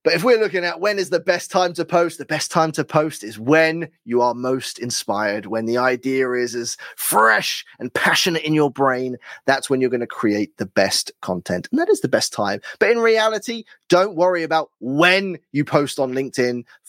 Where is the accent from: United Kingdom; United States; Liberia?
United Kingdom; You can tell I'm British.